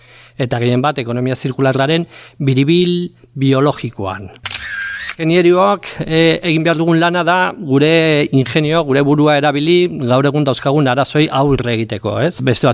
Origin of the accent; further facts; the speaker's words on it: Pamplona, Navarre, Spain; Iruñekoa naiz, eta azkenengo 25 urte saritu izan naiz irakasle bezala Nafarroko Unibertsitate Publikoan.